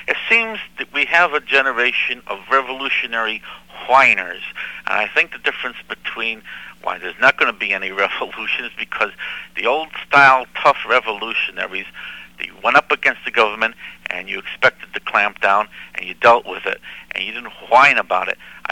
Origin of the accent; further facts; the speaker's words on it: Chicago, Illinois, United States; now in New York, United States; I'm from Chicago, and it's like, since I've come to New York, I've listened to a lot of radio